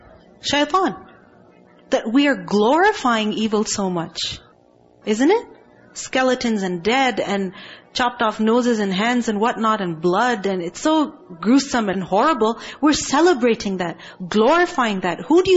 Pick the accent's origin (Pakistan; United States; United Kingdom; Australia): Pakistan; I remember growing up in Pakistan, many wild dogs